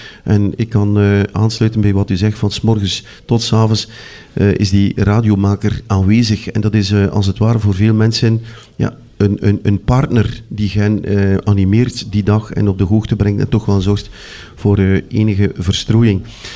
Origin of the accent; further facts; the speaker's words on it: Deinze, East Flanders, Belgium; Ik ben opgegroeid in Deinze.